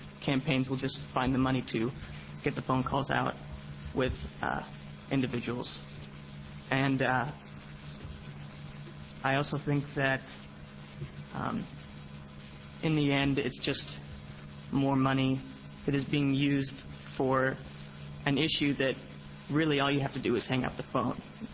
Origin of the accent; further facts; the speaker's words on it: Milwaukie, Oregon, United States; I am from Milwaukee, Oregon.